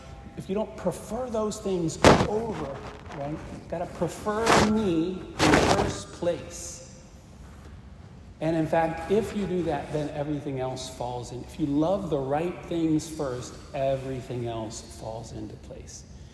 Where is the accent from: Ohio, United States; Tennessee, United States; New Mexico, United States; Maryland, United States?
Ohio, United States; Akron; I grew up in Ohio, in Akron, Ohio